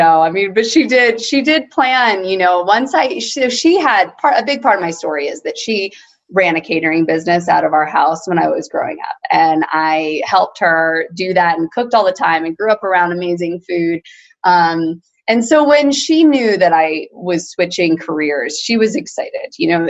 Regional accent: New Jersey, United States; also born or lived in Greenville, South Carolina; I was born in South Carolina. My grandparents had retired there and lived there. And, you know, even though, and I lived in Greenville, South Carolina till I was about 7, and then we moved up to New Jersey.

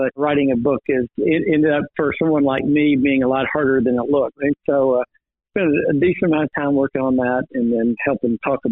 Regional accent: Knoxville, Tennessee, United States; I grew up in Knoxville. I had a brother and sister.

